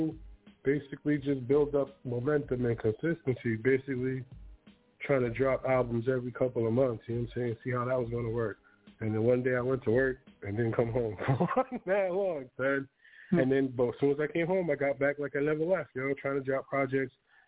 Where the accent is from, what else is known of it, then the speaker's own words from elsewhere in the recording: Huntington, United States; I'm from Huntington, where like now I'm nearly from Huntington.